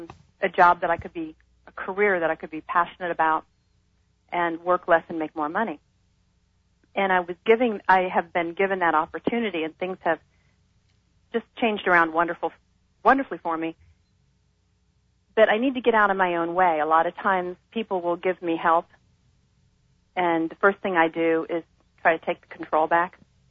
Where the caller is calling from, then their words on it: Palm City, Florida, United States; from Palm City.